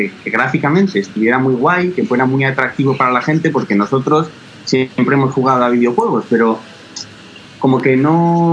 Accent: Valladolid, Castile and León, Spain; nosotros somos … somos dos hermanos de Valladolid

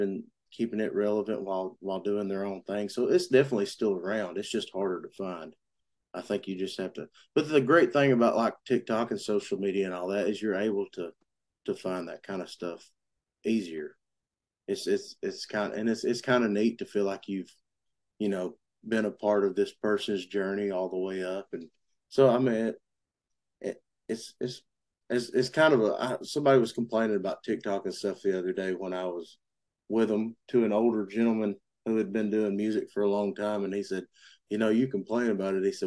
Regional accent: Clayton, Georgia, United States; I miss home sometimes because I love the mountains. And but no, growing up was great. It was a small community. Very tight knit.

